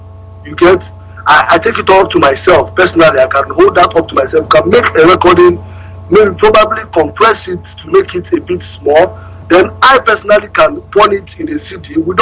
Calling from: Awka, Anambra, Nigeria; Today I was calling from Anambra State, Oka to be precise.

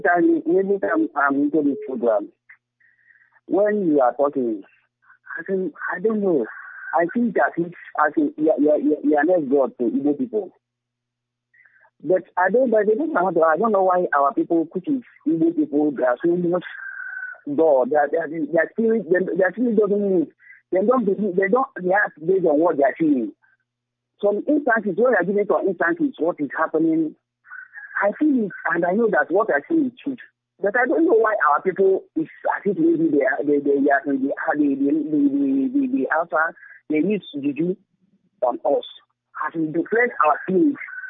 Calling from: Calabar, Cross River, Nigeria; I'm calling from Calabar. I'm calling from Calabar.

